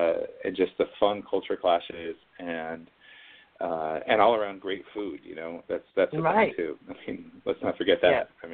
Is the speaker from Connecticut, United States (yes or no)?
yes; Connecticut, United States; moved away as an adult; Yes, I'm originally from Connecticut, the East Coast. I went to the University of Connecticut